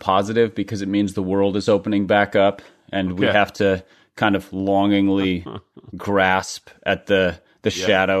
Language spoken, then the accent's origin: English; Midwest, United States; And I'm not like East Coast biased here. I grew up in the Midwest, but still, that's the entire vision I have of Oklahoma.